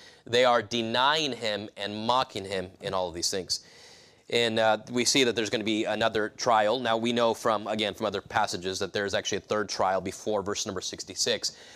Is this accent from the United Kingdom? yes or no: no; California, United States; I've grew up in California, and I could see on clear days, I could see mountains on both sides. I grew up in the Central Valley